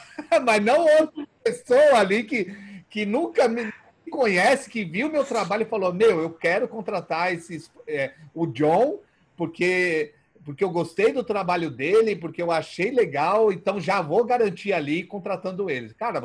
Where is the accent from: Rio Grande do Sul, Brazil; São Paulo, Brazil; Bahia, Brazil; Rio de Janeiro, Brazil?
São Paulo, Brazil; Eu sou de São Paulo, tá? Você achando que de São Paulo é top? O meu não é.